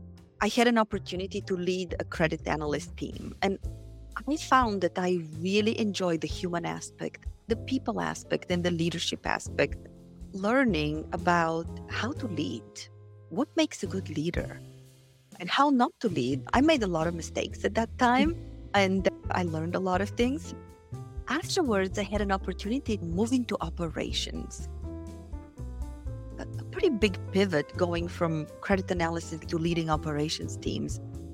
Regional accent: Bulgaria; now in United States; I grew up in Bulgaria. I grew up in communism, and I grew up in a small town.

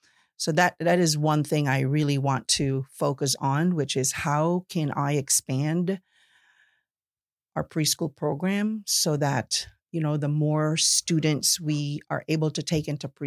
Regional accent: Chicago, Illinois, United States; I came from a large city. And the fact that I came from Chicago, to me already put a lot of preconceived, you know, notions or ideas about who I am.

